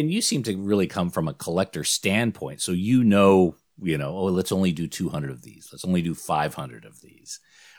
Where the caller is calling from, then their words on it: Sydney, New South Wales, Australia; I'm in Sydney, by the way. I know my accent betrays me.